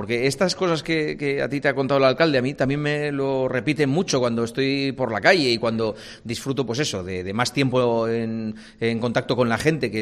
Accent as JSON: {"language": "Spanish", "town": "Gijón", "region": "Asturias", "country": "Spain", "said": "Gijón es mi casa, mi tierra, es de donde yo soy."}